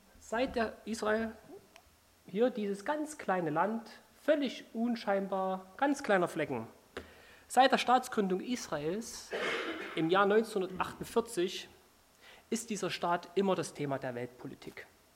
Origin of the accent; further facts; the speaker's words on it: Saxony, Germany; Ja, Erzgebirge, das ist in Sachsen. Also ich bin in Sachsen geboren und da auch aufgewachsen, in der Nähe von Freiberg. Das ist zwischen Chemnitz und Dresden.